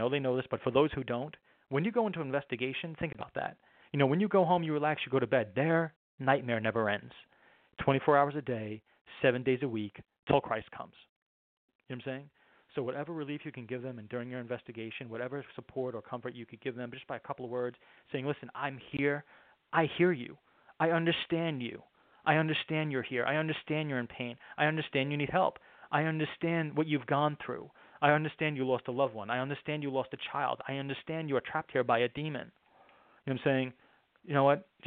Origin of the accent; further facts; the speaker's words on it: New York, United States; I'm Italian and I talk a lot and I'm from New York.